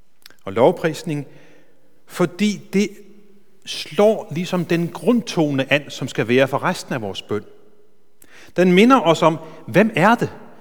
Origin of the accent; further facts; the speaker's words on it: Faroe Islands; jeg er vokset op et kristent hjem. Jeg kommer fra Færøerne, jeg kommer fra en lille flæk på 600 mennesker. Min far var kordegn, og min mor var meget aktiv i missionshuset